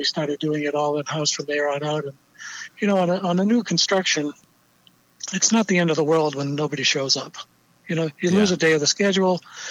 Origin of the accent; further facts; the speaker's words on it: Nantucket, Massachusetts, United States; When I grew up in Nantucket, you kind of did everything.